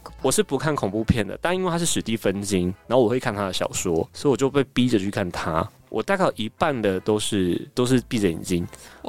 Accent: Taiwan; 这个奖我们其实台湾人可能不熟

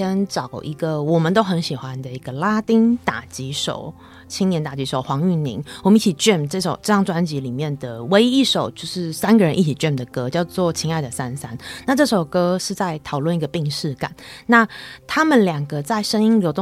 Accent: Taipei, Taiwan; 我在台北长大，那我是在大学的时候去了外地念书，在新竹师院。

